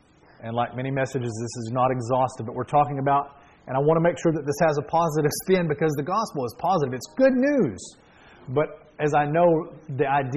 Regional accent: United States; I'm an American, and I want to be patriotic.

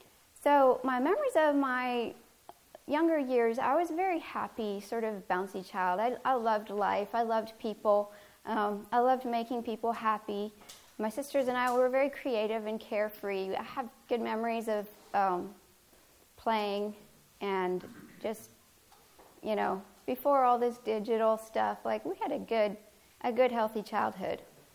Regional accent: Canada; born there; So I was born in Canada in 1980.

